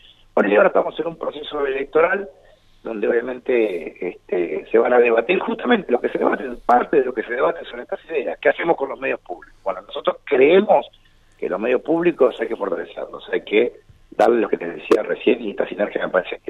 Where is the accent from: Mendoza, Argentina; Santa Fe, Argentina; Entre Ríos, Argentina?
Entre Ríos, Argentina; Gualeguaychú; mi historia en Gualeguaychú, y mi pertenencia, que así va a ser, si Dios quiere, toda la vida, a mi pueblo, a mi lugar, a mi ciudad.